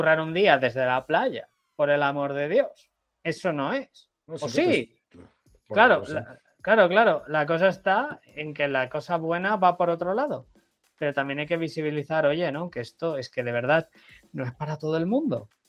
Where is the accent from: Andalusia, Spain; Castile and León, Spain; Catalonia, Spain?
Catalonia, Spain; como soy de Cataluña hablo de bola de drag y de Dragon Ball